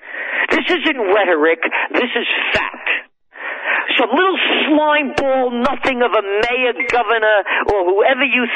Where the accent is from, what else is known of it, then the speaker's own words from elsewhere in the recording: New York City, New York, United States; I'm a New Yorker. I'm born in the Bronx, 1946.